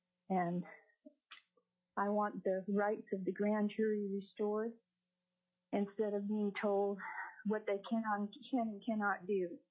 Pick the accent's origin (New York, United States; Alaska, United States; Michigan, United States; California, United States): Alaska, United States; Soldotna; Yes, I'm from Soldotna. … And Soldotna, Alaska.